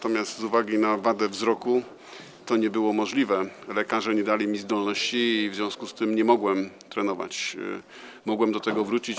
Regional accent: Poznań, Greater Poland Voivodeship, Poland; Ja się wychowałem na Dębcu

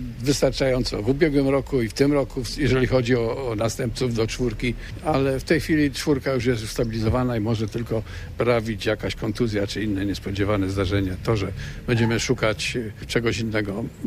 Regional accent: Poznań, Greater Poland Voivodeship, Poland; ale my nie możemy, bo po prostu jesteśmy stąd

